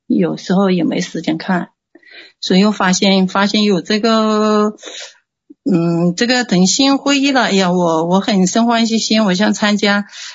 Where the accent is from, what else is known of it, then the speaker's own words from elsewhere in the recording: Hunan, China; 我是湖南的。